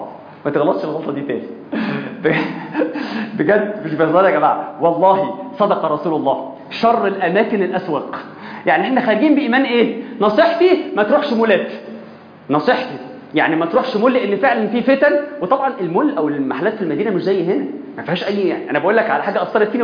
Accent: Minya, Minya Governorate, Egypt; في بقيع في مصر، في المنيا عندنا، انا من المنيا الحمد لله

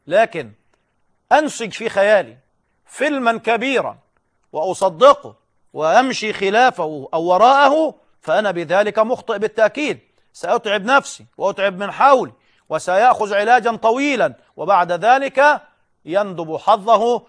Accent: Egypt; ليس عندنا في مصر فقط

